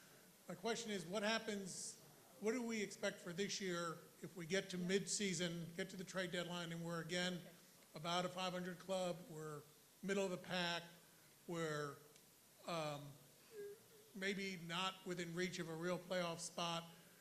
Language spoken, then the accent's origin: English; Montclair, New Jersey, United States; I'm from Montclair, New Jersey.